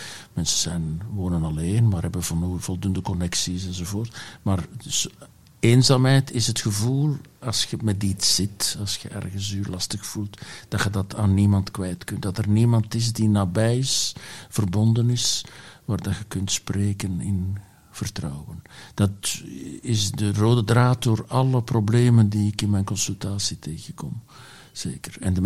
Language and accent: Dutch; Boom, Antwerp, Belgium; ik ben afkomstig van Boom. Hè. Dat ligt vlak naast Ter Hagen, tussen Rumst en Boom.